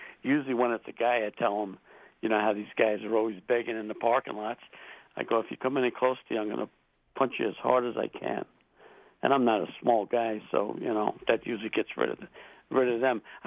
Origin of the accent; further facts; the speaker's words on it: New York, United States; accent: Eastern; moved away; I'm from New York. Went to high school across the street from Belmont Racetrack. But I've lived here for 44 years.